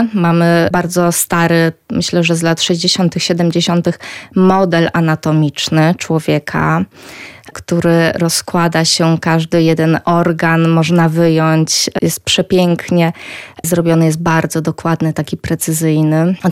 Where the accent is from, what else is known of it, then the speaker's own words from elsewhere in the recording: Lublin, Lublin Voivodeship, Poland; tutaj w Lublinie, bo jestem z Lublina